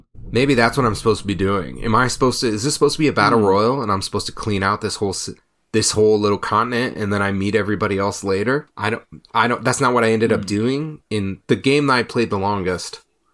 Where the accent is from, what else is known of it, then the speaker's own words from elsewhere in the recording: United States; And I'm an American. I like things spread out.